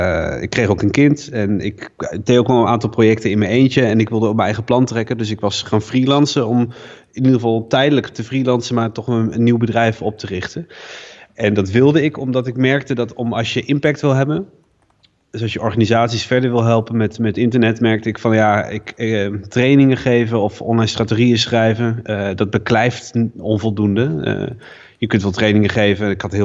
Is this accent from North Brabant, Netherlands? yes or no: no; Doetinchem, Gelderland, Netherlands; also born or lived in Nijmegen; now in Rotterdam, Netherlands; Ik woon in Rotterdam en overigens ik kom oorspronkelijk uit Doetinchem, net als jij. Dat is ook wel leuk, ook Achterhoekse roots, maar via Nijmegen naar Rotterdam terechtgekomen.